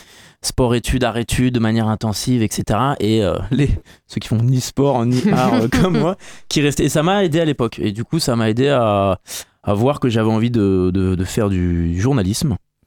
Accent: Paris, Île-de-France, France; Alors je suis parisien, ouais. Je ne connais pas du tout la Sarthe à l'origine.

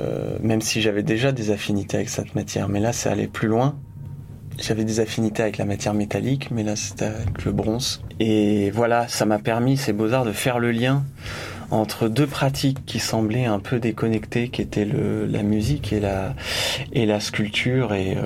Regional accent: Bourges, Centre-Val de Loire, France; born there; Eh bien, donc, moi je suis né à Bourges.

